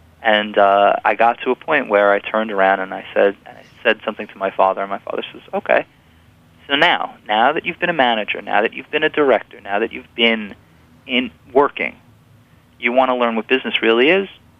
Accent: New York, United States; No, I grew up on Long Island.

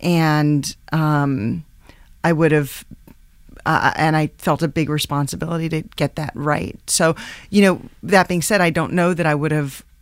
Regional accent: New York, United States; And then when I moved to New York, or I should say back to New York, because I'm from New York, to go to Columbia

